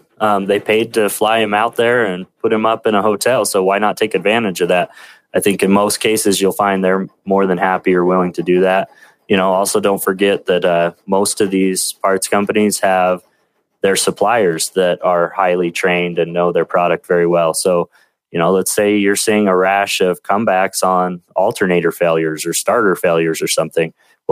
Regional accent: Utah, United States; actually here in my home state, Utah, at Weber State University.

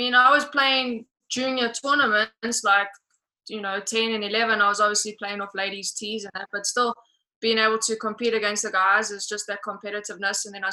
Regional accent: Johannesburg, Gauteng, South Africa; we're both born and bred in Johannesburg. We grew up about 10 minutes from each other

